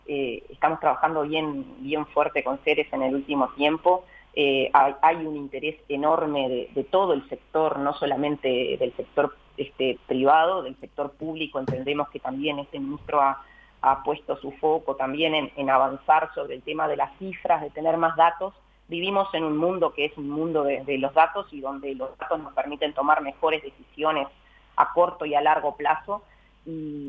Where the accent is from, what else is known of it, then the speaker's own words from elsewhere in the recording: Uruguay; Y siempre nosotros somos los uruguayos